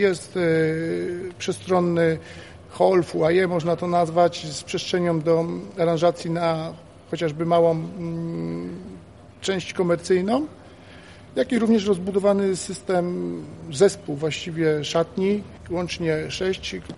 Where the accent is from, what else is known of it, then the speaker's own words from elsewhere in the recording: Piotrków Trybunalski, Łódź Voivodeship, Poland; now in Łódź, Poland; mieszkam od 20 lat i pracuję w Łodzi, natomiast urodziłem się i pochodzę z Piotrkowa.